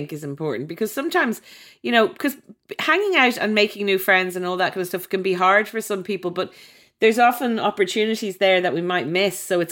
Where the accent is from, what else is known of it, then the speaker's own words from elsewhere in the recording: Ireland; I'm from Ireland.